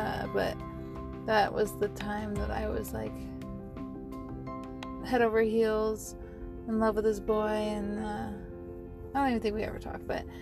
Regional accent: Las Vegas, Nevada, United States; growing up in Vegas, I went to Helen Hur Elementary.

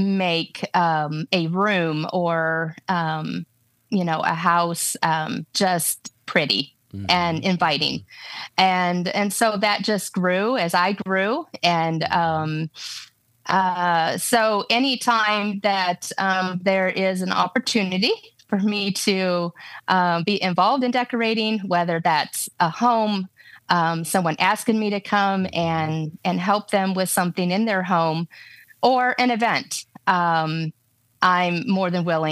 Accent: Michigan, United States; I am the oldest of five. And so growing up in Michigan, we, of course, grew up in the country.

